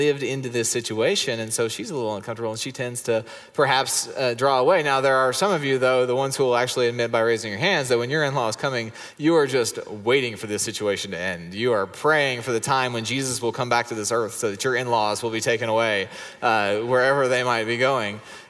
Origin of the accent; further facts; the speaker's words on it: Allen, Texas, United States; I grew up in Allen. We used to think of McKinney as the rural place.